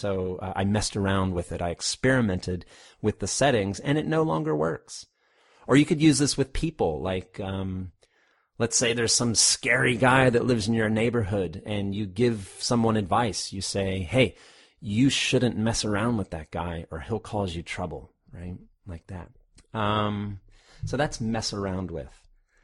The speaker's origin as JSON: {"language": "English", "country": "United States", "lives_now": "overseas", "said": "every year I have to do my taxes in America because I'm American. And even though I live overseas, I still have to file for taxes in the States."}